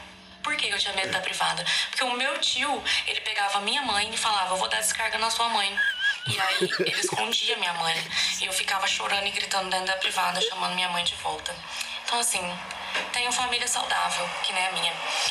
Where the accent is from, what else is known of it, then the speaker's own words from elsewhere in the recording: Minas Gerais, Brazil; eu sou do interior de Minas.